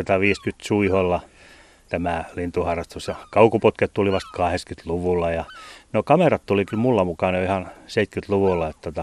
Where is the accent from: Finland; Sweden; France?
Finland; Perniö, Southwest Finland; kyllä mä olen Perniöstä kotoisin